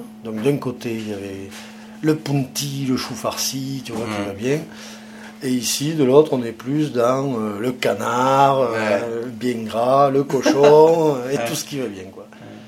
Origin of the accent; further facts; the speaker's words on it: Aurillac, Auvergne-Rhône-Alpes, France; born there; Une qui est d'Aurillac, donc parce que je suis né à Aurillac.